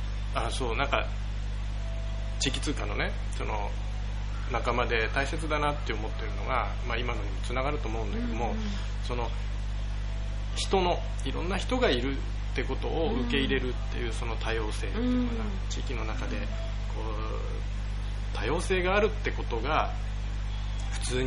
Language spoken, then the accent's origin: Japanese; Yokohama, Kanagawa, Japan; 出身はあの元々はなんていうか横浜市港北ニュータウンとなって、